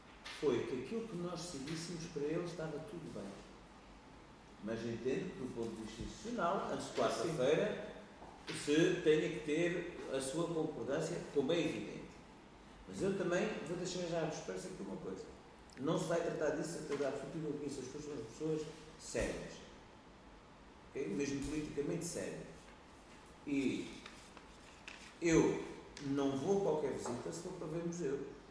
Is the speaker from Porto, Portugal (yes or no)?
no; Algarve, Portugal; Sou nascido e criado no Algarve.